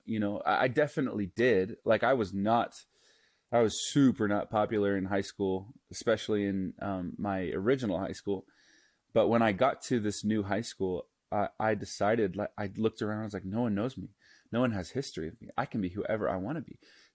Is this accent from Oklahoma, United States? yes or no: yes; Tulsa, Oklahoma, United States; But when I was 15, I was raised in Tulsa, Oklahoma, and I was kind of on a farm in the suburbs.